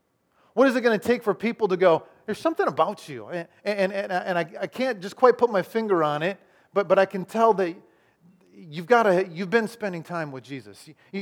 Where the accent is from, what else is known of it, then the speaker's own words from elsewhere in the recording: Clinton, Iowa, United States; Remember, I'm from Iowa, Clinton, Iowa. I'm in Honolulu